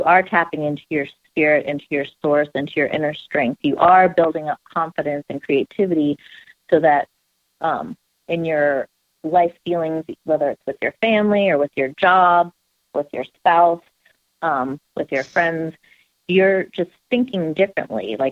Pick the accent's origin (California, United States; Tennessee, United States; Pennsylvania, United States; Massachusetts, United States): California, United States; born there; moved away; I was born in California, but I didn't live there long enough to enjoy it.